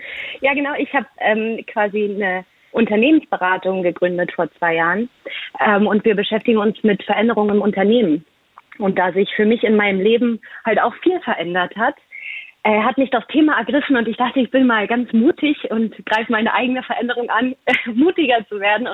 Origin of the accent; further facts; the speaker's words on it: Potsdam, Brandenburg, Germany; also born or lived in Berlin, Germany / Australia; Ich komme ursprünglich aus Potsdam, deswegen ist Radio Fritz immer mein Ohr nach Hause, um zu wissen, was so passiert in der Heimat.